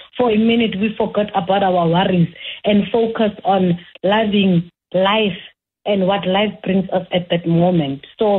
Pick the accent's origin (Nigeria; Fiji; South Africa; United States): South Africa; Alexandra, Gauteng; I grew up in Alex